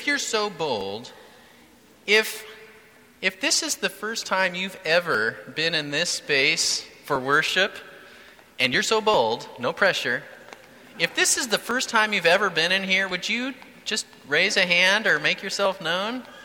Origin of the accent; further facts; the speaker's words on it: Yakima, Washington, United States; I grew up in Central Washington in Yakima, and the one thing that Yakima got was the Central Washington State Fair, right?